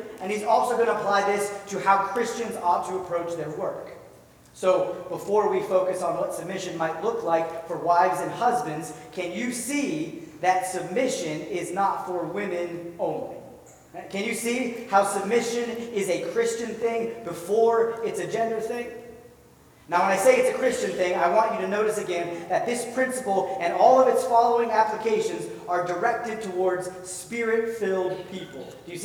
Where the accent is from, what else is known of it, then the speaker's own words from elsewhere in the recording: California, United States; when I was a kid, I was growing up in California. We lived near a theme park called Marine World